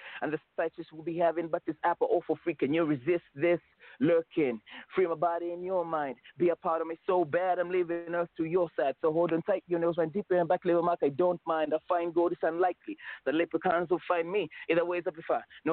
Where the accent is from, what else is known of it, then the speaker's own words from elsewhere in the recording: Lusaka, Lusaka Province, Zambia; from Smash Entertainment, and I'm from Zambia, Lusaka.